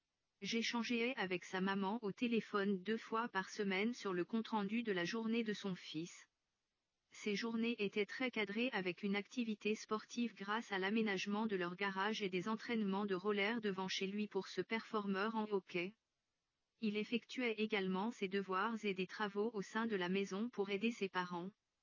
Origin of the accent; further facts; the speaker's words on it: Lille, Hauts-de-France, France; Je suis originaire de Lille, j'ai réalisé des études d'éducatrice spécialisée en Belgique que j'ai validées par la suite en France, par une reconnaissance professionnelle. Je suis ensuite partie à Naen en Savoie